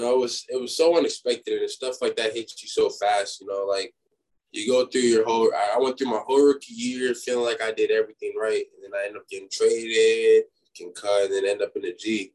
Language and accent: English; Minneapolis, Minnesota, United States; also born or lived in Woodbury; Growing up in Minneapolis and Woodbury, like, Minneapolis, so back to me, I thought Minneapolis and, like, Minnesota was huge.